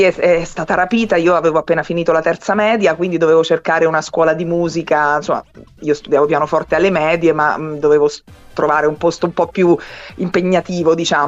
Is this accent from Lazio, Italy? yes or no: yes; Rome, Lazio, Italy; siamo cresciute intorno a San Pietro tutte e due. Lei abitava praticamente dal lato destro del colonnato, io al lato sinistro.